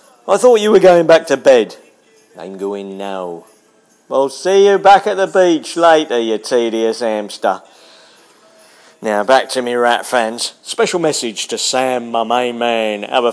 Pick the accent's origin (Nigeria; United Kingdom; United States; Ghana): United Kingdom; Yeah, we don't say that. We're British.